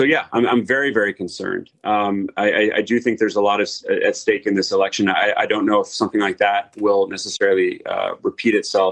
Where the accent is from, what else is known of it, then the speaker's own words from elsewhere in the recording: United States; as an American correspondent